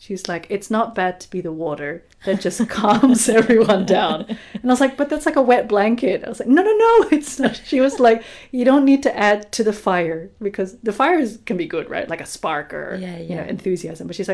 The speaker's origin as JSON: {"language": "English", "country": "New Zealand", "tie": "born or raised there", "said": "Like, I grew up in New Zealand."}